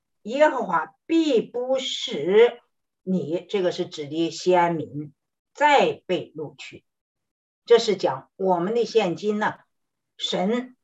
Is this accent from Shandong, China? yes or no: no; Henan, China; 我就想起来国内的饥饿年间，在我的老家河南，人吃人真是非常可怕。